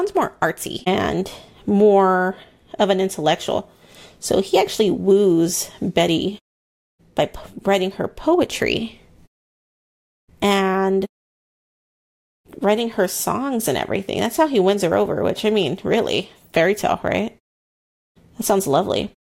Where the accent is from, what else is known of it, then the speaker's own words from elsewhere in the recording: Texas, United States; And it seems I'm from South Central Texas.